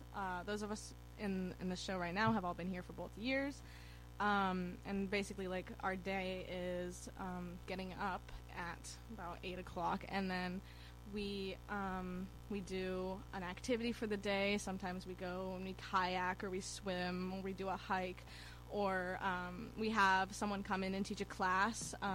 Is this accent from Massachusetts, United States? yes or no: no; New Hampshire, United States; me and one other person, we come from New Hampshire.